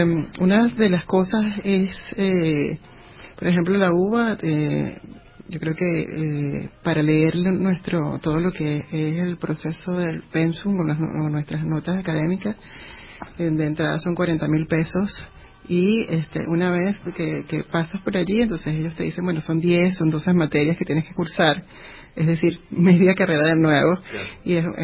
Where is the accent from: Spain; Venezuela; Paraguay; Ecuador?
Venezuela; nosotros como venezolanos no tenemos tanto cultura de psicólogos ni tanto esto de querer ir a psicoterapia